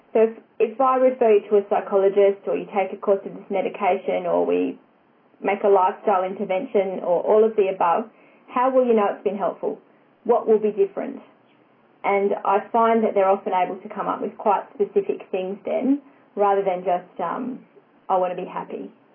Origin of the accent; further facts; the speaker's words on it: Queensland, Australia; And so I'm from North Queensland, so I apologise for that.